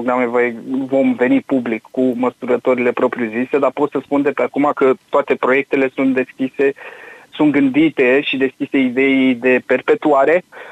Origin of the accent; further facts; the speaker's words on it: Roman, Neamț County, Romania; also born or lived in Iași; now in United Kingdom; Eu sunt din Roman, de fapt, dar am trăit mare parte din timp în Iași și am plecat în Marea Britanie.